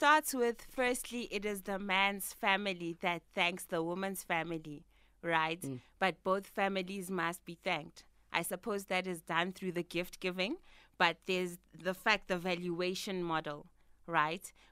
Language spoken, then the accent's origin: English; Mbombela, Mpumalanga, South Africa; I'm from Nelspruit. I went to St. Peter's, shout out.